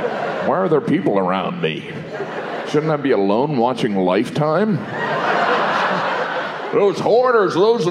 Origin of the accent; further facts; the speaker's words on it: United States; Last night I was eating a pint of ice cream and I finished it because I'm American.